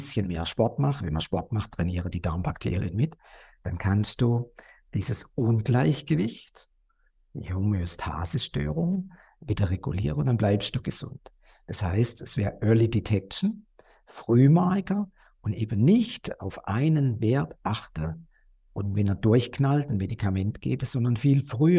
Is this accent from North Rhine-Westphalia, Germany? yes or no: no; Gutach, Baden-Württemberg, Germany; Dann gibt es noch eine kleine Praxis im Schwarzwald, in Gutach, da wo ich aufgewachsen bin, da wo meine Mama noch lebt